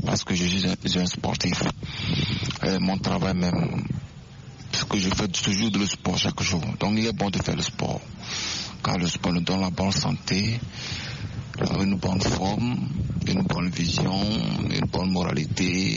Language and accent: French; Togo; je suis artiste, promoteur, journaliste et entrepreneur. Je suis togolais.